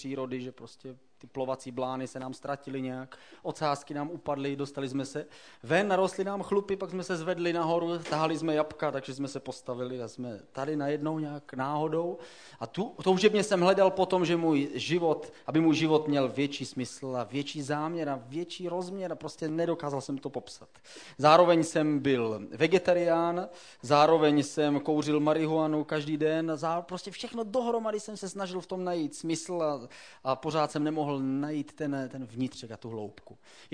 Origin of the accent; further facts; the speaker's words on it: South Moravian Region, Czechia; Protože u nás na Jižní Moravě se to prostě tak dělá.